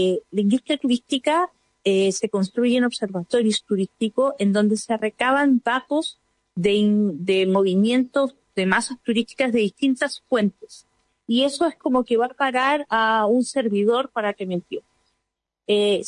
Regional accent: Puerto Varas, Los Lagos, Chile; yo soy de Puerto Vara

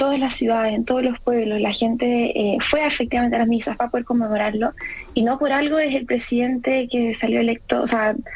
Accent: Chile; Yo, como chilena común y corriente

